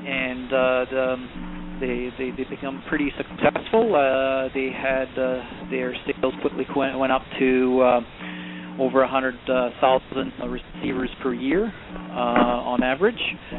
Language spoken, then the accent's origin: English; Hamilton, Ontario, Canada; I am from Hamilton, Ontario, which is a city that's actually between Niagara Falls and Toronto.